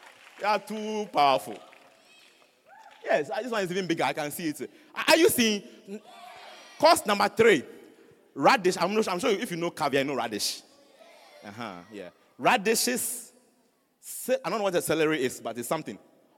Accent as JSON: {"language": "English", "town": "Kumasi", "region": "Ashanti", "country": "Ghana", "said": "So you see, me, I thought that we are from Kumasi. We eat fufu."}